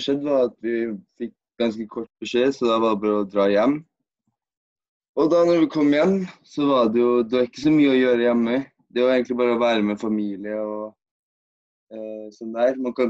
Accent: Trondheim, Trøndelag, Norway; og jeg kommer fra Trondheim.

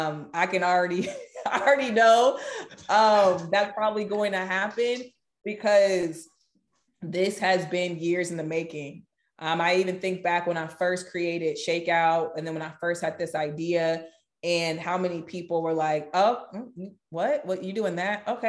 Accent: California, United States; I'm from Cali. Like, we love people.

